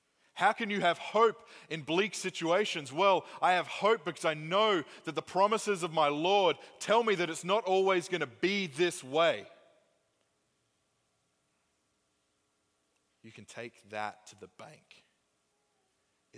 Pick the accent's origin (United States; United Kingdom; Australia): Australia; moved away; Just for those of you who are new, I came from Australia.